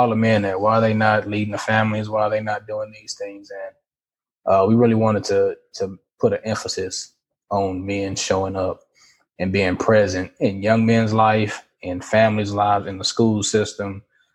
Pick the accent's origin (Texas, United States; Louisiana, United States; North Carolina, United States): Texas, United States; Fort Worth; we all grew up together, right? So we grew up here in Fort Worth.